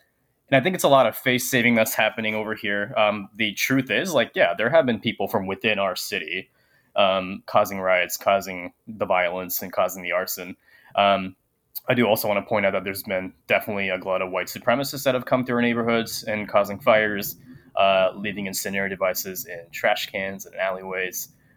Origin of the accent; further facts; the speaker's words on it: Japan; now in Minneapolis, United States; I'm a Sri Lankan American. I was born and raised in Japan, so I come from the perspective of a non-Black POC here. I also live in North Minneapolis